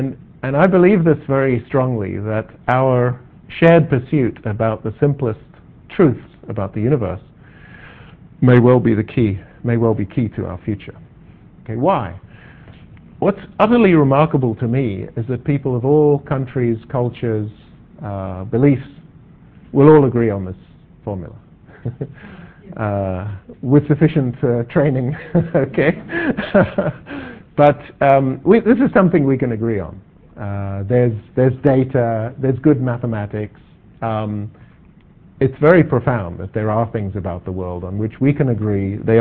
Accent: South Africa; So in the belief that I'm from South Africa

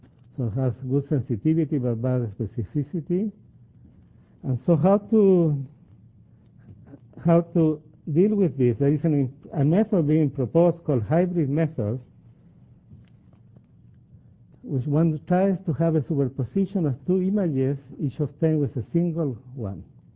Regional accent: Chile; I come from Chile originally that has given a lot of data, unfortunately, for earthquakes.

